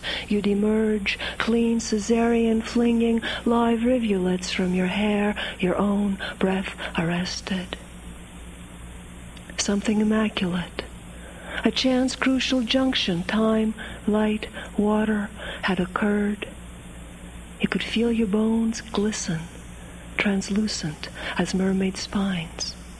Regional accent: Greece; now in New England, United States; I was born and raised in Greece.

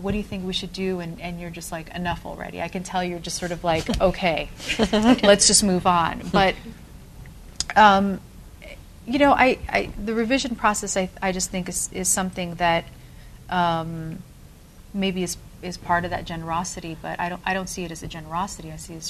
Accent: New Jersey, United States; accent: Spanish; because I grew up in New Jersey with so many different kinds of Spanish speakers. So I feel very much a chameleon. I mean, I do have a certain Spanish accent

